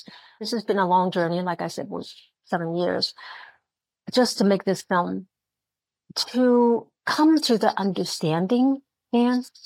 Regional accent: China; born or raised there; English is a second language

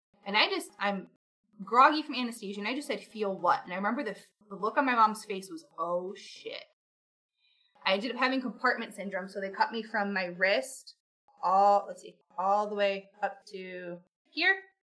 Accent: Michigan, United States; And so I lived in Michigan. I grew up in Michigan.

